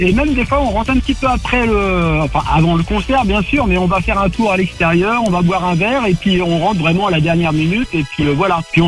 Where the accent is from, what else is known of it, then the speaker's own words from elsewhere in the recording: Germany; je suis allemand.